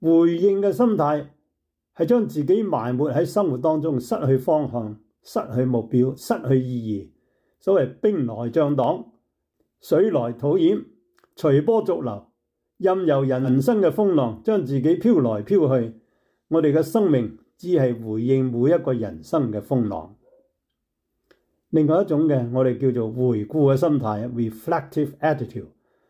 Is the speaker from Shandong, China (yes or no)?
no; Guangdong, China; 就好像我们广东人说听住，留心听住